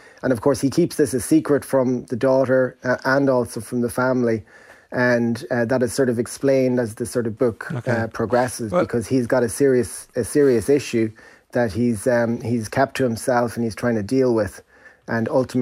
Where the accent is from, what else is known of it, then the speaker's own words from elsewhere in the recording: Ireland; growing up in Ireland